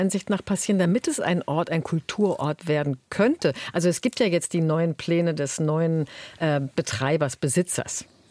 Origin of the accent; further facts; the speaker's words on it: Berlin, Germany; ich bin ja auch Berlinerin